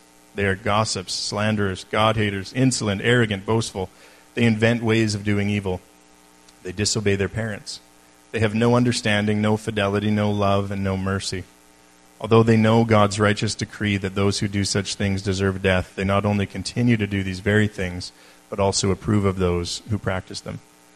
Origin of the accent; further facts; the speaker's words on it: Alberta, Canada; now in Merville, Canada; We're from Merville. I grew up in Alberta. We moved to Black Creek about 5 years ago and recently moved to Merville.